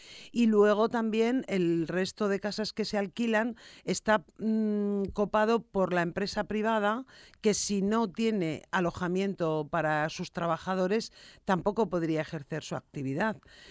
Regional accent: Extremadura, Spain; Pero yo que no tengo coche, que vengo de Extremadura, pues ya me contarás.

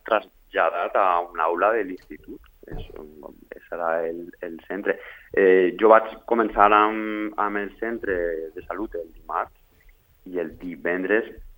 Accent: Sedaví, Valencian Community, Spain; és el meu poble, la gent necessita

